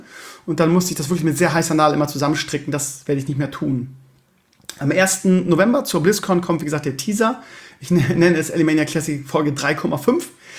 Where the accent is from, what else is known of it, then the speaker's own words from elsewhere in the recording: Bremen, Germany; Man ist ja Kummer gewohnt als Bremer.